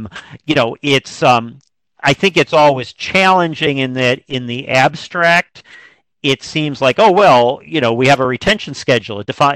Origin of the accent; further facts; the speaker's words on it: Chicago, Illinois, United States; and I grew up in Chicago, so I say the L.